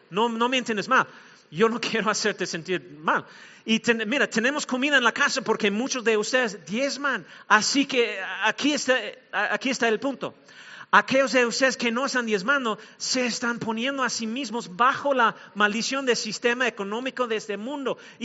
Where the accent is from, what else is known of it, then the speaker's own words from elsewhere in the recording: Mexico; now in United States; solo porque soy mexicano no significa, o soy mexicano ahora